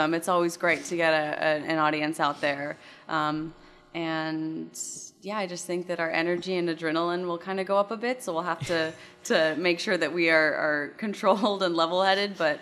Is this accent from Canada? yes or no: no; San Diego, California, United States; also born or lived in Decatur, Illinois; I am from San Diego, California, but I spent the last 4 years in Decatur, Illinois at Millikan University